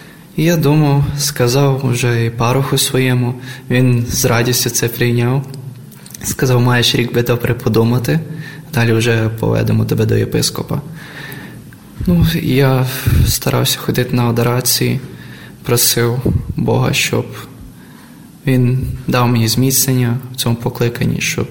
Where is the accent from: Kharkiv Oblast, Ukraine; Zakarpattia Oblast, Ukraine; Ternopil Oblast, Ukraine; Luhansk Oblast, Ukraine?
Zakarpattia Oblast, Ukraine; Rakhiv; я із Закарпаття, міста Рахова, із Карпати, гори, все красота, буквально рядом.